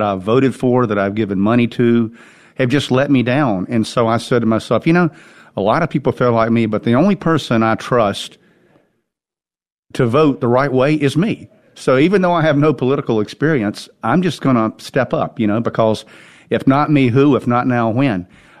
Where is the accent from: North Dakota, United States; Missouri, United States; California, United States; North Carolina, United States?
North Carolina, United States; Statesville; Yeah, I was born and raised here in Statesville, lived here my whole life, went to school here.